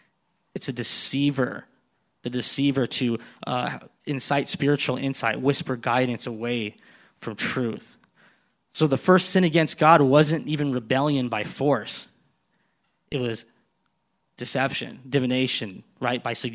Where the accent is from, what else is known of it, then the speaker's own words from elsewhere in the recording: United States; this is coming from I'm an American